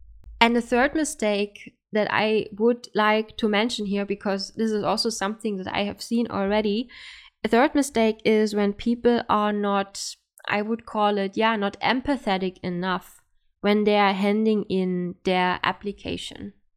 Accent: Germany; you also see I am not Finnish, I am actually from Germany.

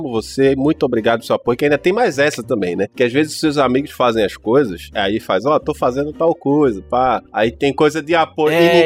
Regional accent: Janga, Pernambuco, Brazil; E depois, Gil do Janga, que é da minha terra também, que eu vim do Janga

